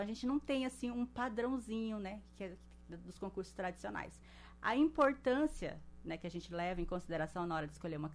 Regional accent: Rondônia, Brazil; born there; now in Cascavel, Brazil; Eu sou filha e neta de pecuaristas. É, nasci em Rondônia, moro aqui em Cascavel há 5 anos.

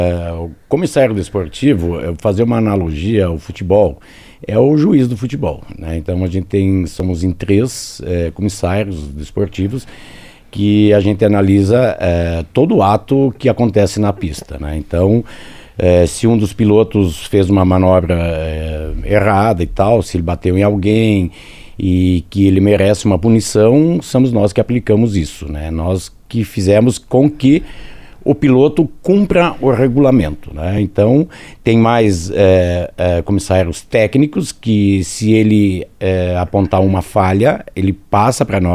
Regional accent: Rio Grande do Sul, Brazil; tem comissários que é daqui do Paraná, tem comissários que é do Rio Grande do Sul, eu venho de lá.

